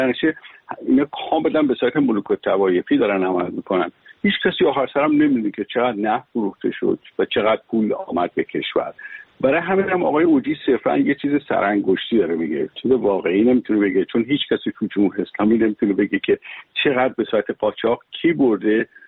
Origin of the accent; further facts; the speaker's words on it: Iran; برای من به عنوان یک ایرانی